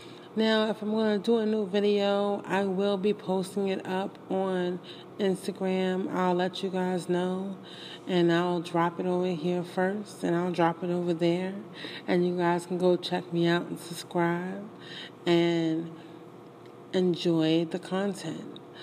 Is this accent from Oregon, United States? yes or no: no; Harlem, New York, United States; also born or lived in Brooklyn; because I am from BK, and I grew up in Harlem World. Yes, grew up right in Harlem.